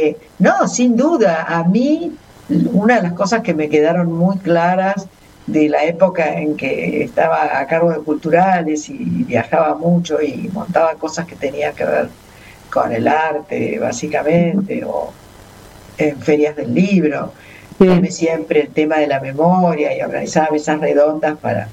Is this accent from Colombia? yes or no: no; Argentina; Y a mí me enorgullecía como argentina